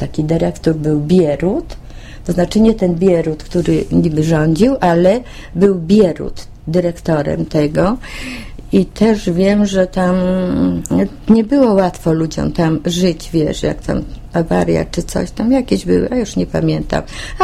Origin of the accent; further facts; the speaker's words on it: Wągrowiec, Greater Poland Voivodeship, Poland; now in Kraków, Poland; No nas Niemcy przywieźli, bo tak ja z Wągrowca, to do Krakowa to inne